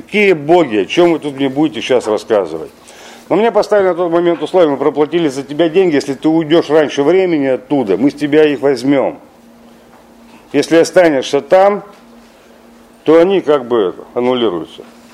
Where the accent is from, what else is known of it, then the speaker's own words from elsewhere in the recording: Kostroma, Kostroma Oblast, Russia; сам я из Костромы